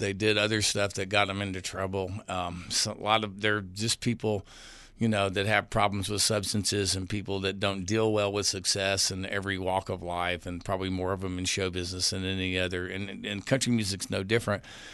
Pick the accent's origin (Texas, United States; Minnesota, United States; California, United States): Texas, United States; moved away; in the 70s, which is when I came from Texas to Nashville. So I sort of had a foot in both places